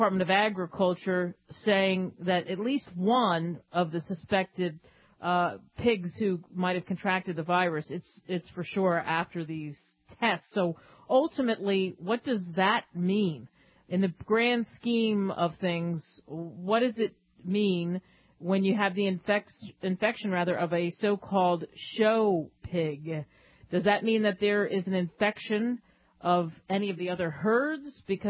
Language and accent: English; Philadelphia, Pennsylvania, United States; just know that I have a massive passion for my hometown team of Philadelphia.